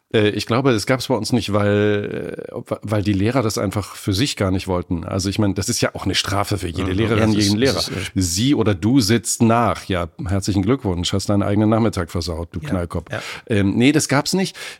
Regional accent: Apolda, Thuringia, Germany; in Thüringen.

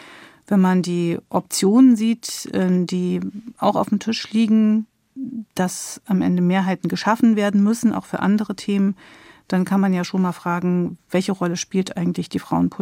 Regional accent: Germany; jetzt bin ich ja in der DDR groß geworden

